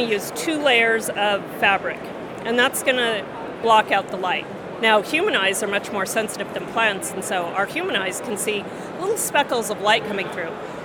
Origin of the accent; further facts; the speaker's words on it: Colorado, United States; I mean, like I said, I'm from Colorado. I'm an environmentalist.